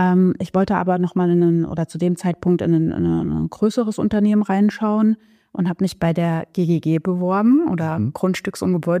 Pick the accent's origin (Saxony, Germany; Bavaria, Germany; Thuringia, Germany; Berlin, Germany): Saxony, Germany; Chemnitz; born there; ich bin 38 Jahre jung, genau, und geboren in Karl-Marx-Stadt.